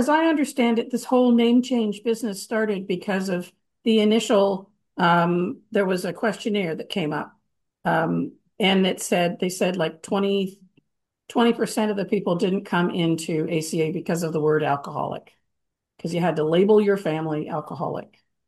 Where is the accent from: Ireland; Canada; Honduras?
Canada; I'm Canadian